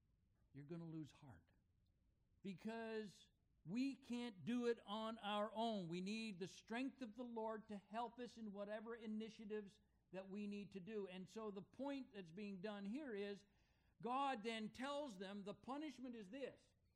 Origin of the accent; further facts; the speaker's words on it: Montreal, Quebec, Canada; do you know a church in Montreal that we can go to? Happened to be my hometown?